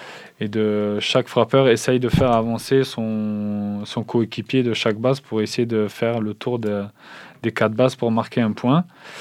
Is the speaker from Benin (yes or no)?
no; France; mais après nous, en tant que Français en France, il n'y a qu'un club qui paye ces Français.